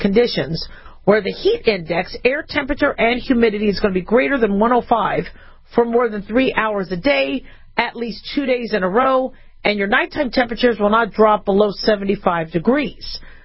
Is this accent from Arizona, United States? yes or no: yes; Phoenix, Arizona, United States; born or raised there